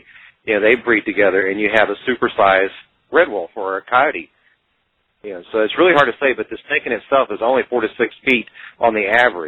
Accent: Canyon Lake, Texas, United States; I was at Canyon Lake in Texas area, which is my hometown, my home state area.

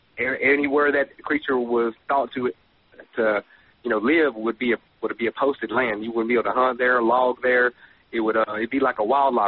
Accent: Arkansas, United States; I mean, I lived here I was born and raised in Arkansas. I know what a hoot owl sounds like.

